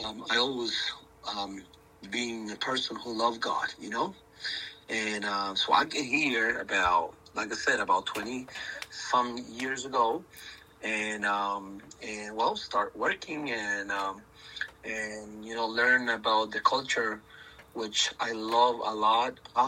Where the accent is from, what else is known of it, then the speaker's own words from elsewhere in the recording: Honduras; now in United States; as you know, I'm from Honduras. I started this long journey about 27 years ago, and I heard beautiful things about America